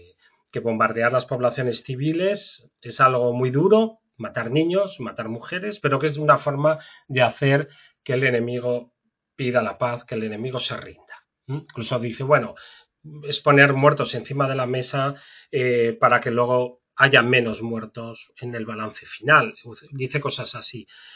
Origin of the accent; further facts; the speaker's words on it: Aragon, Spain; yo que soy aragonés